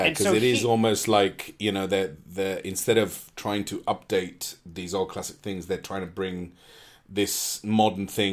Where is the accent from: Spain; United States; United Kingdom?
Spain; You know, for me, growing up in Spain, you know, we would get I Love Lucy and the Brady Bunch and stuff like that, you know.